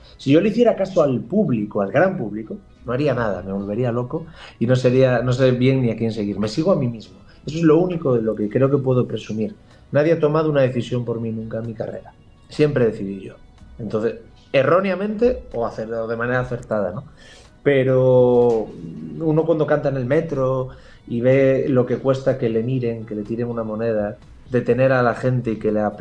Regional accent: Spain; En mi país, en España, llevo una banda de rock y actuamos en festivales

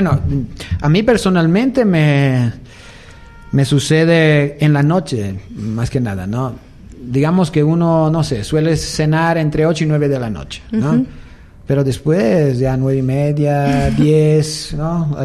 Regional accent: northern Italy, Italy; la costumbre en Italia, por lo menos en el norte, ¿no? De donde soy yo

